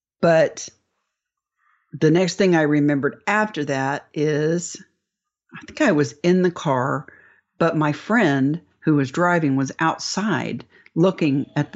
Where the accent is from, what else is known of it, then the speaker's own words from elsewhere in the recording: Indianapolis, Indiana, United States; I grew up in a rural area, and well, I lived in Indianapolis, which is not a rural area, but I grew up on the Far East Side, and out that way is a lot of farmland and open field.